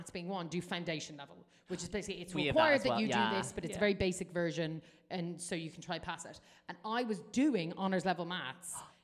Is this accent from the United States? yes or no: no; Ireland; I know I'm an Irish person saying